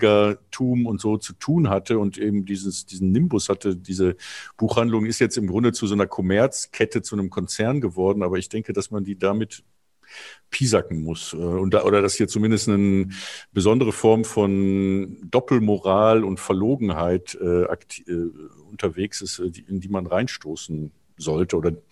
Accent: Cologne, North Rhine-Westphalia, Germany; Ich rede aber als Kölner

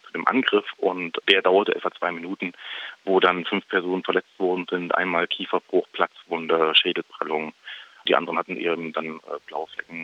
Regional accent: Saxony, Germany; ich komme aus Ostsachsen, ich habe in meiner Jugend das auch beobachten dürfen

